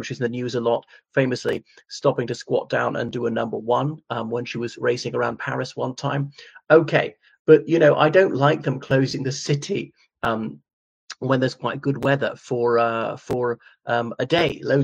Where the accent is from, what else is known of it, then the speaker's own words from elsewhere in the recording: Ireland; I mean, not that I'm a Dubliner, I'm Irish.